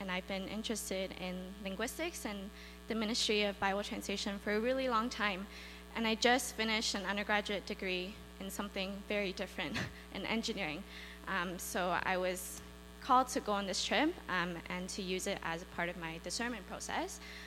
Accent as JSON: {"language": "English", "town": "Markham", "region": "Ontario", "country": "Canada", "said": "I am from Ontario, more specifically Markham, but that's pretty close to Toronto."}